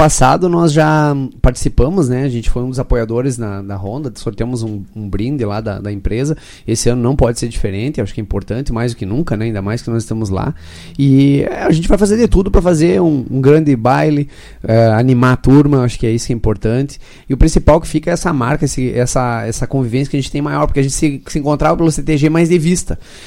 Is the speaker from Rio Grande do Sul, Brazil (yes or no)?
yes; Uruguaiana, Rio Grande do Sul, Brazil; Eu sou natural de Uruguaiana, né? Uhum. Então, eu vim para Amaral porque eu assumi a loja, a Schumann, né?